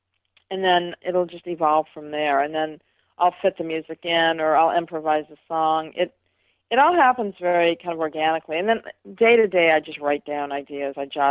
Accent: Flint, Michigan, United States; I am from Flint, Michigan.

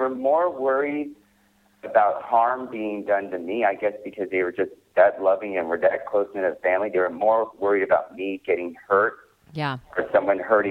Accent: Dallas, Texas, United States; also born or lived in Washington, D.C.; And I came to Dallas at 5 years old.

